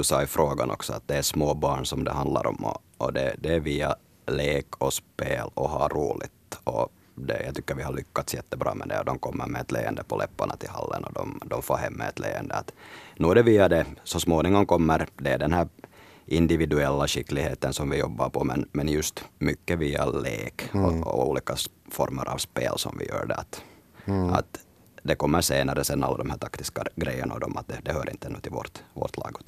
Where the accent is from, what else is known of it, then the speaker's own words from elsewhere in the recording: Uusimaa, Finland; Jag växte upp i Västnyland utan möjlighet att spela ishockey då i tiden.